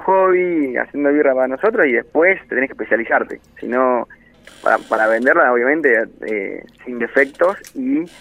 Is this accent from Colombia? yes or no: no; Puerto Madryn, Chubut, Argentina; nosotros nacimos en Puerto Madryn, somos acá.